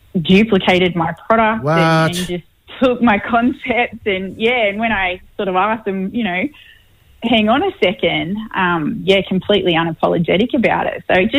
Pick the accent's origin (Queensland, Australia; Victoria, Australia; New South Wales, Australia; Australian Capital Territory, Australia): New South Wales, Australia; Sydney; Born and raised in Sydney, though, but always, you know, go home to Kiara growing up and everything. Lived some time on country as well out that way. But, yeah, now I'm living in Sydney, raising my babies here